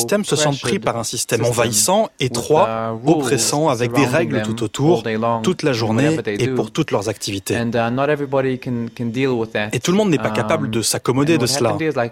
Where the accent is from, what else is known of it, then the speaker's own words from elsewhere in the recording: Israel; j'ai 44 ans, je suis né et j'ai grandi en Israël. J'ai été élevé dans un milieu juif orthodoxe